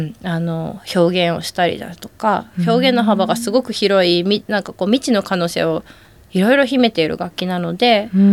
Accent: Nagasaki, Japan; ただ私はあの出身が長崎なので、その時長崎に先生が全然いらっしゃらなくて

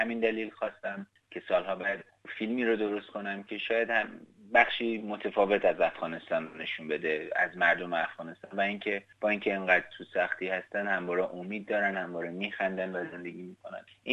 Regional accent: Iran; من خب زمان جنگ توی ایران بزرگ شدم و بودم

